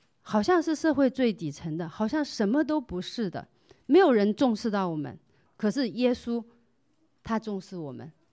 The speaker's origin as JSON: {"language": "Chinese", "region": "Hubei", "country": "China", "tie": "born there", "said": "因为我自己出生在中国湖北，完全羊我们都很少见到。"}